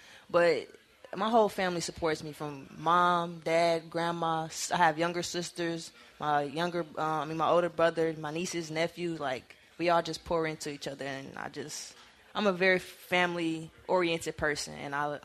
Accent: Gary, Indiana, United States; Gary, Indiana, also a very interesting place. I wouldn't lie, we don't have much.

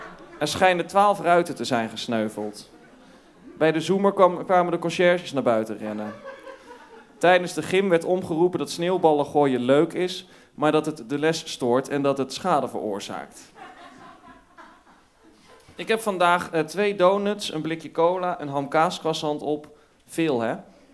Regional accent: North Brabant, Netherlands; Oh ja, ik kom uit Brabant. Ik groeide op in Brabant in een klein dorpje.

